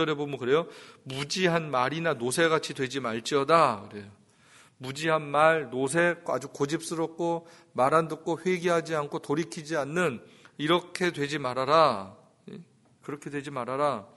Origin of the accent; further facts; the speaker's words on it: South Korea; 저도 남자고 한국 사람이고 고집스럽고